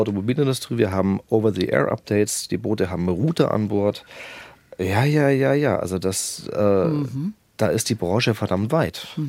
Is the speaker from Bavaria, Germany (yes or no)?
yes; Augsburg, Bavaria, Germany; born there; Ja, tatsächlich, gebürtig in Augsburg